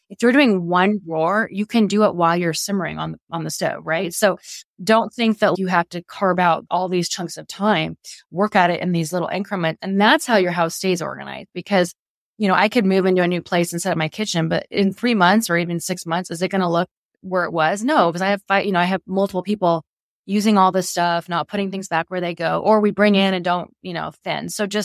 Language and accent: English; Oregon, United States; But we live in a mountain climate. Like, and I came from Oregon where, like, everything lasted.